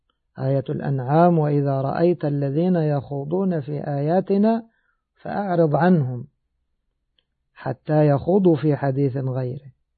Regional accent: Egypt; وتابعه كثير من طلاب العلم الجاهلين عندنا في بلادنا مصر

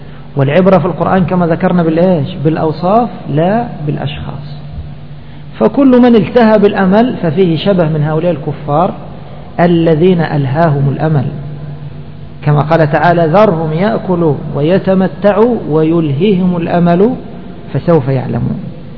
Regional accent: Egypt; إنسان مثلا في محطة قطارات كما عندنا في مصر ينتظر قطارا

